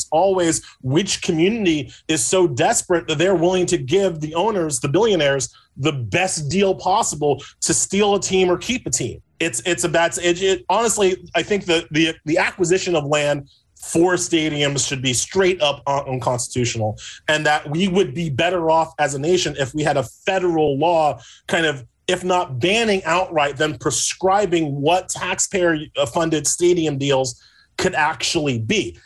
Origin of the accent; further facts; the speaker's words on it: New York, United States; I mean, I don't want to disparage my home state up here in New York